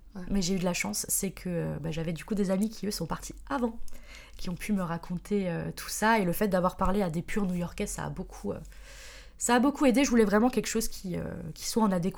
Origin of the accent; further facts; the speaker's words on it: Strasbourg, Grand Est, France; Moi, je suis de Strasbourg, j'étais déjà partie...